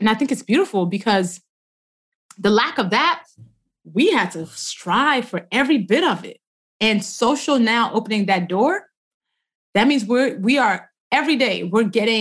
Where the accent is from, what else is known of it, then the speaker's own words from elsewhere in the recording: United States; And I think I'm proudly Nigerian American